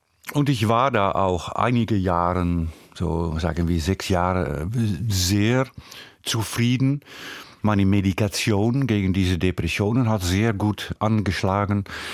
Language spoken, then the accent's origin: German; Wieringerwaard, North Holland, Netherlands; Und diese Insel ist, sagen wir, liegt neben meinem Heimatdorf Wieringerwaard.